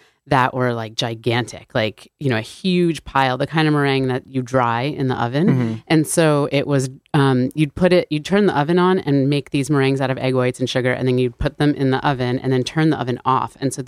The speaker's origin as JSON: {"language": "English", "town": "New Haven", "region": "Connecticut", "country": "United States", "tie": "born or raised there", "said": "so I grew up in New Haven, and I'm first generation here."}